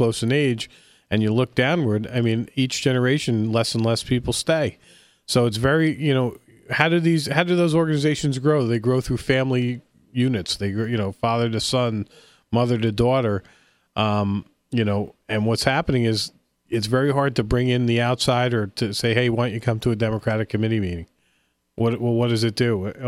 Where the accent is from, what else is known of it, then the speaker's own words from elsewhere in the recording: United States; I was embarrassed as an American, and not because of the questions that were being asked.